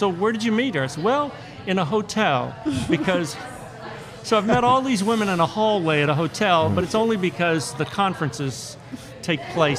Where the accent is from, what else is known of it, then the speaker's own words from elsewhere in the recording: Alexandria, Louisiana, United States; also born or lived in Baton Rouge; I grew up in Alexandria, went to Catholic school from kindergarten through high school, and when I got to college at LSU in Baton Rouge, it was a completely different world.